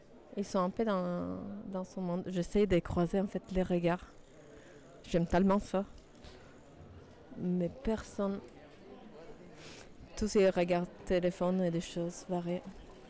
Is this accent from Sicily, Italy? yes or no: yes; Sicily, Italy; Donc oui, moi je viens de Sicile, comme ça c'était une petite parenthèse.